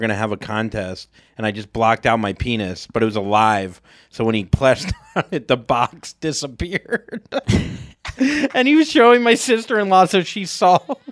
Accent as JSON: {"language": "English", "region": "Florida", "country": "United States", "said": "I'm from Florida."}